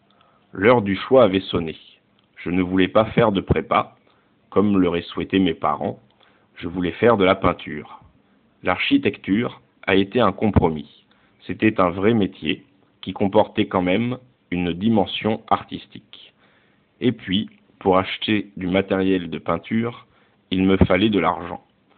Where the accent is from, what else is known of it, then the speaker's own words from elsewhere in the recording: Clermont-Ferrand, Auvergne-Rhône-Alpes, France; Je suis né à Clermont-Ferrand, dans une famille d'ingénieurs, elle-même d'origine paysanne. Le monde, pour moi, gamin, c'était la nature, les monts d'Auvergne, la Lozère, la faune et la flore.